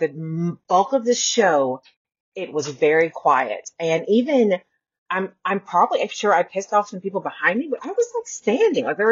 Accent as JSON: {"language": "English", "region": "Tennessee", "country": "United States", "said": "and I'm from Tennessee. I'm not from Florida part of stuff. I know what cold is."}